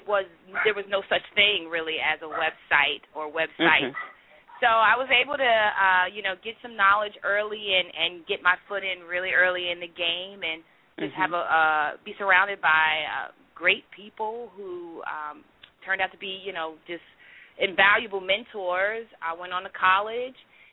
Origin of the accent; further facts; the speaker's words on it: New Rochelle, New York, United States; Originally from New Rochelle, New York, which is in Westchester.